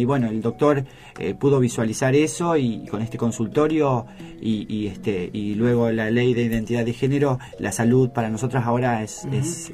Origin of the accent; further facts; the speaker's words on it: Mar del Plata, Buenos Aires Province, Argentina; porque como marplatenses y como argentinos, estas cosas realmente nos tienen que enorgullecer en todo sentido.